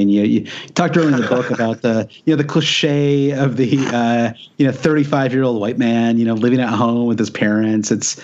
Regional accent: United States; I mean, I'm an American for one thing

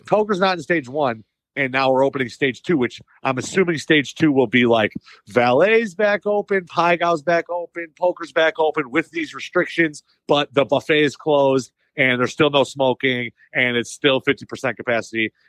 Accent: Indiana, United States; and so going back to my home state, we Indiana.

